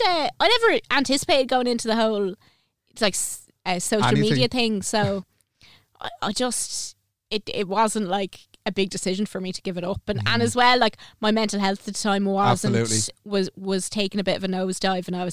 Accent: Ireland; I'm actually from Ireland.

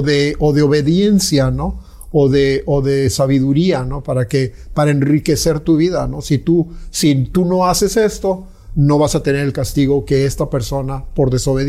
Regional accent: Mexico; now in Mérida, Mexico; Entonces ya no soy netamente mexicano, porque tampoco, aquí tengo 9 años viviendo en Mérida, tampoco soy netamente yucateco.

